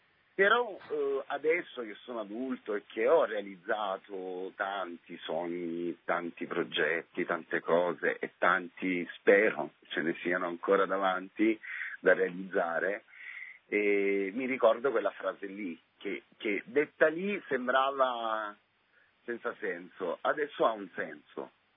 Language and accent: Italian; Sciacca, Sicily, Italy; in una città di provincia di fronte all'Africa, perché sono di Sciacca, che è in provincia di Agrigento